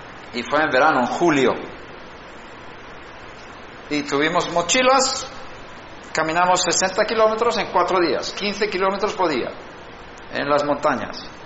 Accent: Sweden; Y si vives en Suecia, donde yo nací, nosotros fuimos a la escuela en el invierno y era oscuro

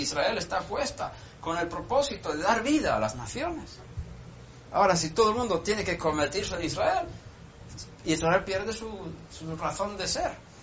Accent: Sweden; Yo averigué, porque yo soy de Suecia y tenemos gente ahí

